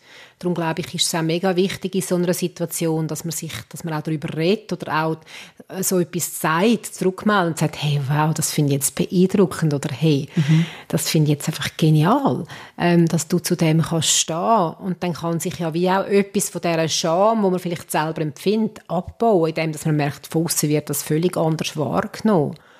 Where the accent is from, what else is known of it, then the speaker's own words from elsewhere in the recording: Switzerland; wir Schweizer